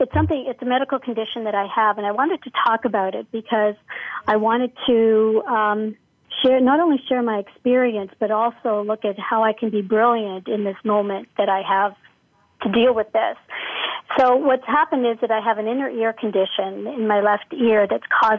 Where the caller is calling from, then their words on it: Toronto, Ontario, Canada; I'm calling in from Toronto, Canada.